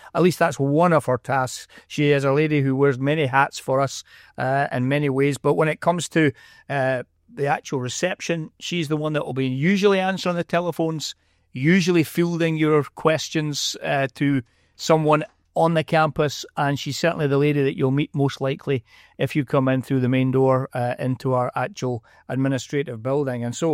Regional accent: Scotland, United Kingdom; accent: Scottish; now in Sacramento, United States; as an incomer, which I obviously am with my Scottish accent

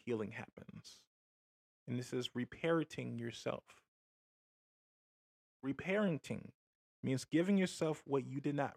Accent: Georgia, United States; I grew up in Georgia's foster care system from 2002 to 2004, and again from 2005 to 2019, aging out of care.

